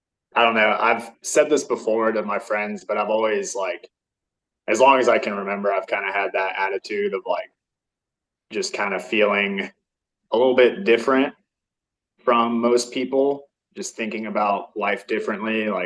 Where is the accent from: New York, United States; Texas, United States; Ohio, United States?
Texas, United States; Dripping Springs; And then as far as like growing up in Dripping Springs, it was very like a kind of suburban spot, just, you know, three elementary schools, everyone played football, everyone knew each other, all that good stuff.